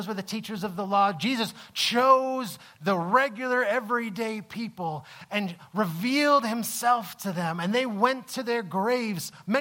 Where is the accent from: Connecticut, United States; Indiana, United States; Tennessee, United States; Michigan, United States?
Connecticut, United States; So like I said, I'm from Connecticut, born and raised, the other side of the country. It's like 42 hours drive from here.